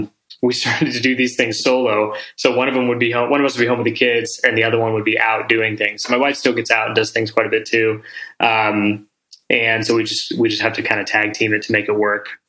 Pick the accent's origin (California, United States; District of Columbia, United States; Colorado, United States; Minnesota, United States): Colorado, United States; Highlands Ranch; also born or lived in Pittsburgh; I was born in Pittsburgh, actually, but I have no memories of Pittsburgh. We moved here when I was very young. And we lived in Highlands Ranch when there was really nothing there.